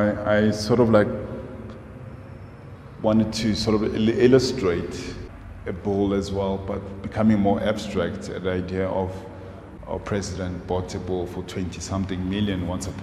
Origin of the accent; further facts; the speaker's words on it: South Africa; Because I've, you know, as South African, I've witnessed such things